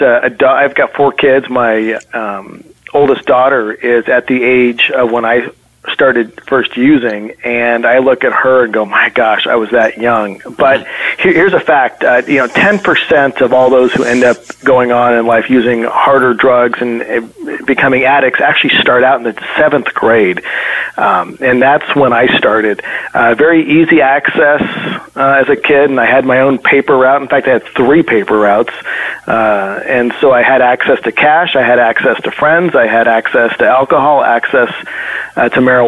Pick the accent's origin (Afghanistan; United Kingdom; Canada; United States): United States; California; My wife and I were born and raised in California. I went to school there, undergrad, graduate school, USC, lived in L.A., lived in Santa Monica, Rancho Cucamonga, Riverside.